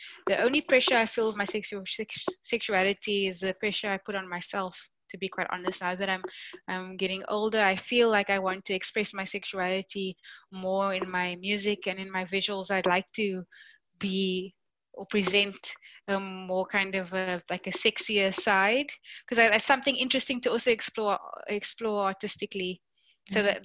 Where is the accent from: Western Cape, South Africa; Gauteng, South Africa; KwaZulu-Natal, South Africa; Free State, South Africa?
Western Cape, South Africa; Cape Town; my experiences growing up in Cape Town, obviously it's Cape Town's in South Africa, and South Africa is just coming out of apartheid.